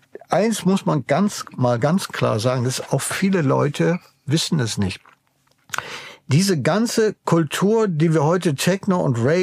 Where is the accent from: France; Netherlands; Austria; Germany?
Germany; Münster, North Rhine-Westphalia; born there; In Münster, wo ich geboren bin